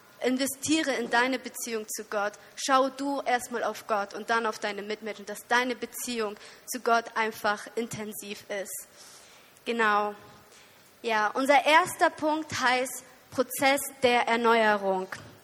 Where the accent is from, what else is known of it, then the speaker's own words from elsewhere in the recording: Osnabrück, Lower Saxony, Germany; Ich komme aus Osnabrück in Deutschland. Das ist ziemlich weit im Norden. Ich komme aus einer russlanddeutschen Gemeinde, habe also auch eine sehr große Familie.